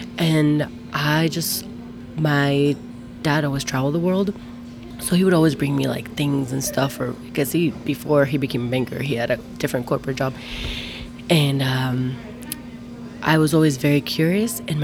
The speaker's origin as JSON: {"language": "English", "country": "Dominican Republic", "tie": "born or raised there", "also_born_or_lived": "Ohio, United States", "said": "So I was born in the United States. Most people think I wasn't, but it was because my parents were living in Ohio. They were studying, but then moved to Dominican Republic. I grew up there"}